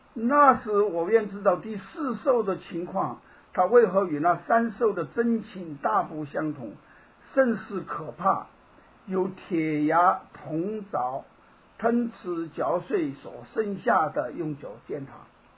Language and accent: Chinese; China; 我们从大陆来的